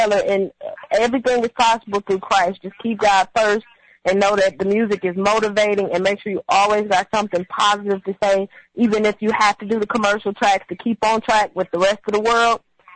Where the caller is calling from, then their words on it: Los Angeles, California, United States; I'm calling from L.A.